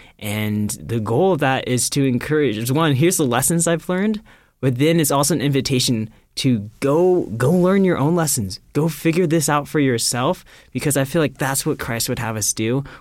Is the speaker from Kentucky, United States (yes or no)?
yes; Kentucky, United States; also born or lived in Thailand; I was born in Thailand. I was adopted at the age of 2.5, grew up in Kentucky.